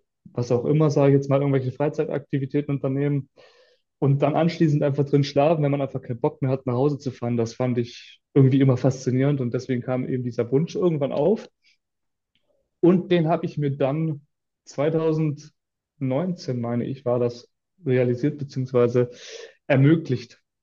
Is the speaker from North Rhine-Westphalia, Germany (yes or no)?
no; Uhldingen, Baden-Württemberg, Germany; 26 Jahre jung, komme vom Bodensee, genauer gesagt aus Uldingen, von den Pfahlbauten und wer das will, das nicht sagt, gegenüber von Konstanz. Also sehr im Süden von Deutschland